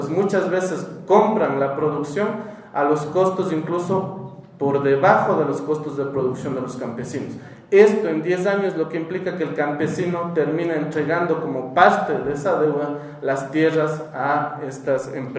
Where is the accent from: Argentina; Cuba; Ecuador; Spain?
Ecuador; Cotacachi, Imbabura; Yo soy de Cotacachi.